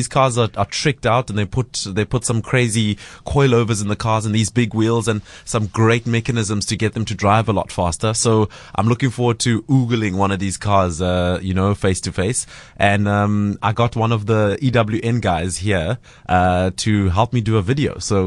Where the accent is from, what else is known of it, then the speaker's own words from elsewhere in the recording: South Africa; I've never seen it in my home country. That's why I made the trek from Joburg to Cape Town to see this live.